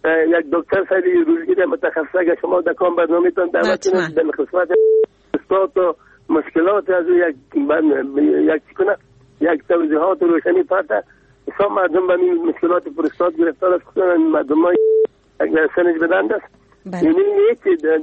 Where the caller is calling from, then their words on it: Kabul, Afghanistan; بله از کابل هستم،